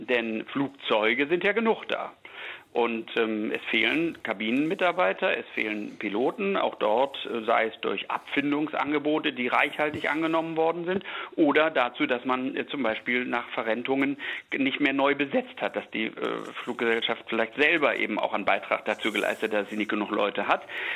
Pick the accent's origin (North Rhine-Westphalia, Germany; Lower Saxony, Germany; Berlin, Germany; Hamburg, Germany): Hamburg, Germany; die setzen einen ja jetzt im Ausblick für mich als Hamburger, nächste Woche Sommerferien, setzen einen diese Schlangen ja schon unter Druck.